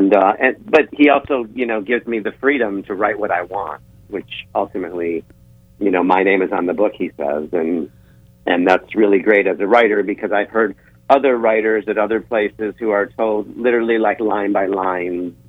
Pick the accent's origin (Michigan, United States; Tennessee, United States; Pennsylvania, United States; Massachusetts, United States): Michigan, United States; I wrote a play based on me and my best friend growing up in the Detroit suburbs in the 80s.